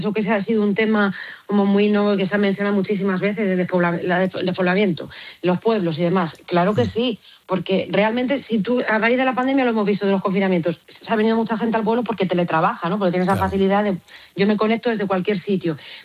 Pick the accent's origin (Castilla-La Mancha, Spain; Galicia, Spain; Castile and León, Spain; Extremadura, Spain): Castilla-La Mancha, Spain; yo soy toledana, la provincia de Toledo, pues bueno, hay pueblos pequeñitos